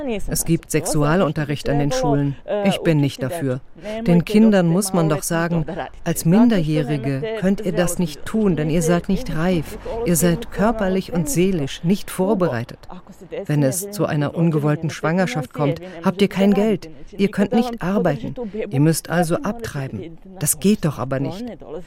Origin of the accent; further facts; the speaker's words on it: Serbia; German is a second language; Als Serbin schäme ich mich, dass ich immer noch nicht dort war.